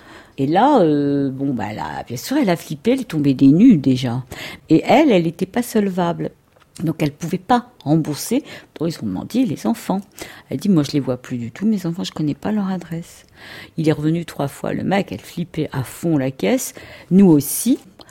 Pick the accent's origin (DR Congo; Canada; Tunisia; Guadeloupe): Tunisia; j'ai été élevée et je suis née en Tunisie et mon père est venu en France en 59.